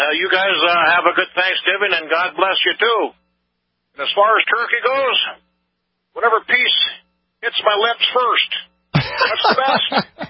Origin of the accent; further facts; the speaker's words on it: United States; Our creator, mom and dad, veterans, friends, being American.